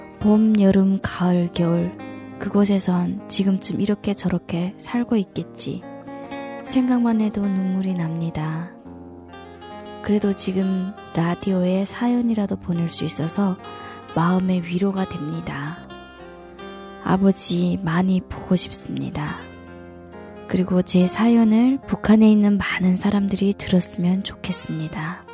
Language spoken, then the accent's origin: Korean; Musan, North Hamgyong, North Korea; now in South Korea; 지금 한국에서는 결혼을 해서 두 아이와 함께 행복하게 살고 있습니다.